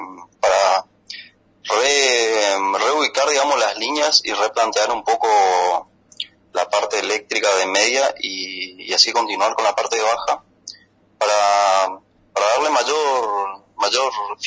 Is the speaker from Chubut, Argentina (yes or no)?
no; El Dorado, Misiones, Argentina; Yo soy nativo del Dorado, de un pueblo medio alejado del Dorado, en realidad, de esa zona soy, sí.